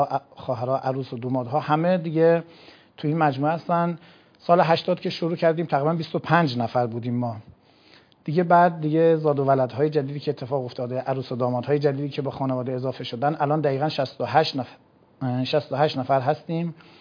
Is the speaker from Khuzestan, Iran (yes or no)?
no; Kashan, Isfahan, Iran; از کاشان، چون اصالتا کاشانی هستیم